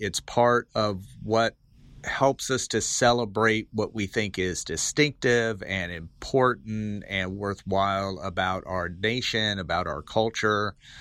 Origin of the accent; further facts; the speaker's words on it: Nashville, Tennessee, United States; I grew up in Nashville and went to the University of Tennessee.